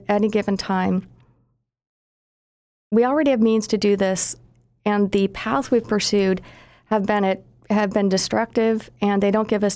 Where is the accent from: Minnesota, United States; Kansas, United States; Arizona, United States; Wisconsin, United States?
Arizona, United States; And my home state of Arizona, where I live, I thought it was a good idea